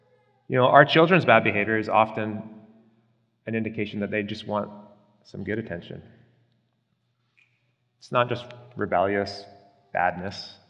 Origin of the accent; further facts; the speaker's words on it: Alberta, Canada; But I came from Alberta, so I had Alberta student loans and I had federal student loans. Being from Alberta